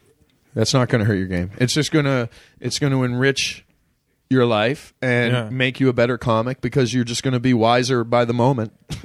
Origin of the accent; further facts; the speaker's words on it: Ottawa, Ontario, Canada; now in Los Angeles, United States; I'm from Ottawa, man, and when I lived in Ottawa, I loved foreign films. I hate foreign films now, man. I live in L.A.